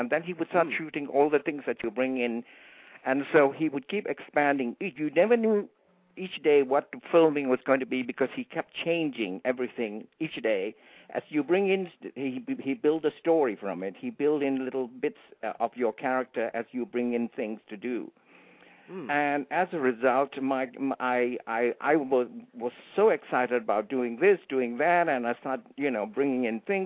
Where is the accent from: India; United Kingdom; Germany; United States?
United Kingdom; London; I come from London, and there was a screening in London